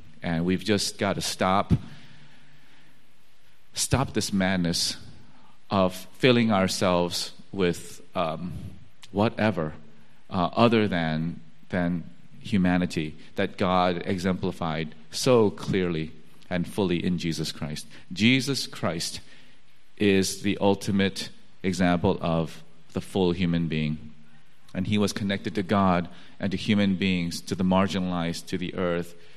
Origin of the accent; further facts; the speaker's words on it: South Korea; or in South Africa or my home country of Korea